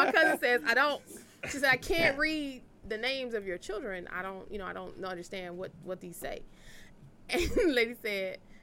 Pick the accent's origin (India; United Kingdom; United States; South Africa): United States; Cincinnati, Ohio; Yeah, I never met a Jamal. I'm from Ohio. I don't know.